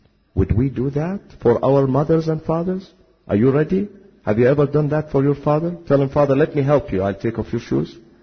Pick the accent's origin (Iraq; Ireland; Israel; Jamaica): Iraq; now in United States; Knowing that I'm from Iraq, the following week, the fourth week, they brought me a Bible in Arabic.